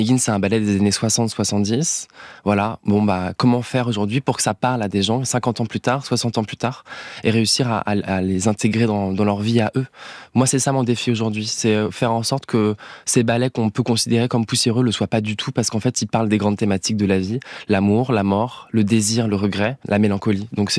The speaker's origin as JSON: {"language": "French", "town": "Nantes", "region": "Pays de la Loire", "country": "France", "tie": "born or raised there", "said": "j'ai la chance d'être un enfant de la République, puisque en fait, j'ai grandi donc à Nantes."}